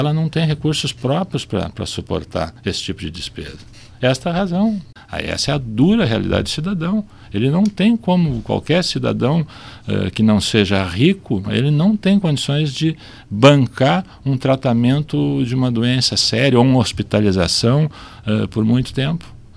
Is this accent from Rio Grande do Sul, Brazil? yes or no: yes; Rio Grande do Sul, Brazil; Nós, o nosso estado, ou nós como gaúchos, somos que temos menos moral para falar numa mudança de cultura